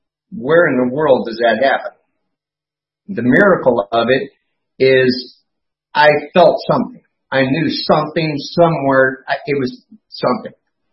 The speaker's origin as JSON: {"language": "English", "town": "Fort Benning", "region": "Georgia", "country": "United States", "tie": "born there", "said": "When we moved back to the United States, course, since I was born in Fort Benning, we go to Fort Benning."}